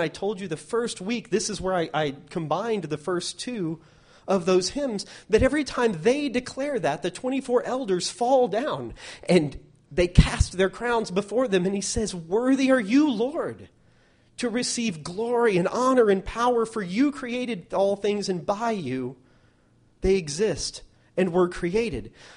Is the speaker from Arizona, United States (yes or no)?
no; Oklahoma, United States; You know, I grew up in Oklahoma, and in Oklahoma, there's that used to be Indian territory.